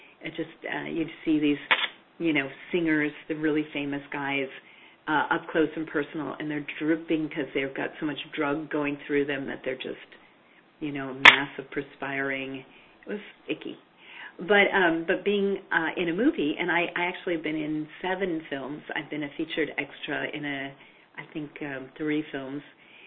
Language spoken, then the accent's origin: English; Minnesota, United States; I was living in Minnesota. I grew up in Minnesota, and was going to art school and doing some modeling on the side.